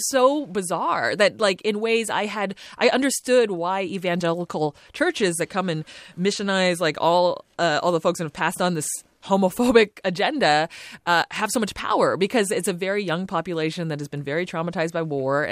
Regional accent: San Francisco, California, United States; now in Los Angeles, United States; I live in the LA now and I grew up in San Francisco, it's definitely a different universe when you aren't the only Chinese person in the room.

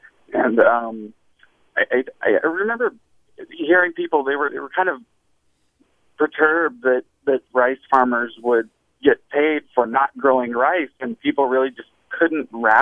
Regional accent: California, United States; now in Los Angeles, United States; I grew up in Northern California, and I have a lot of friends whose families were rice farmers.

